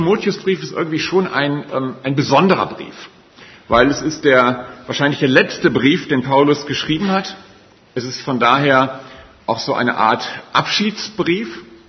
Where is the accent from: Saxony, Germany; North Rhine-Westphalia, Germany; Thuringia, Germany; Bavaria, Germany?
North Rhine-Westphalia, Germany; Gummersbach; Ich komme aus Gummersbach, gehe dort in die Gemeinde in Gummersbach-Dümmlinghausen